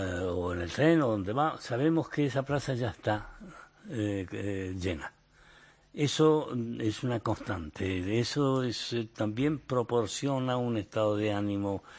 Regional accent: Argentina; Tomo mate, que soy argentino.

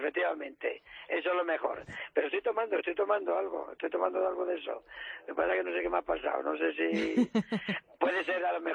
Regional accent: Ávila, Castile and León, Spain; un turnedo de ternera, no puede ser otra manera, de Ávila, de mi tierra, qué maravilla

